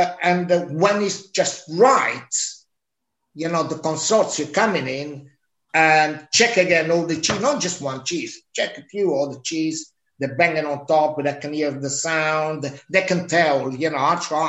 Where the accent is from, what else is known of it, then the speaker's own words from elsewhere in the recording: Italy; English is a second language; I've grown up because this is an old cheese, which it comes really away from Italy, from my hometown. But in my hometown, when I was a little boy, they still used to use the cheese